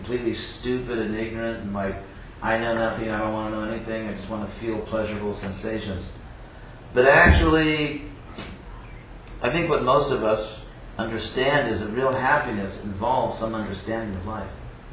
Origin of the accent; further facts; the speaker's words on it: Western United States, United States; I'm from the Western United States